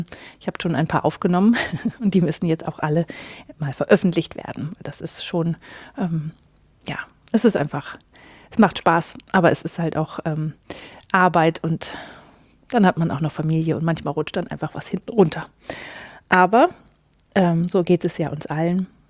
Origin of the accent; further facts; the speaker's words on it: Northern Germany, Germany; Ja, ich komme aus Norddeutschland.